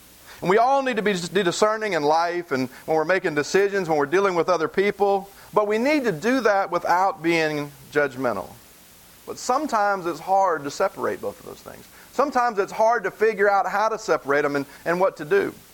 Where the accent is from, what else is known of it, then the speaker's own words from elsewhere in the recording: the South, United States; Am I saying that right? I'm from the South.